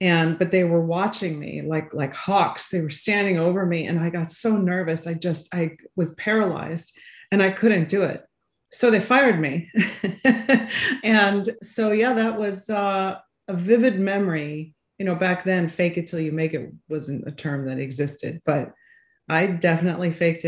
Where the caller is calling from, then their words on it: Manhasset, New York, United States; I am in Manhasset, which is on the North Shore of Long Island, about 25 minutes from the city.